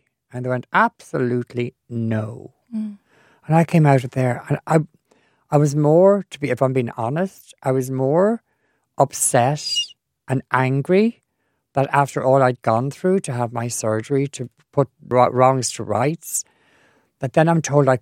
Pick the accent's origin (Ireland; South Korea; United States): Ireland; Ranelagh, Leinster; Anyway, I come from Ranelagh, so I thought, well, that can't happen to me.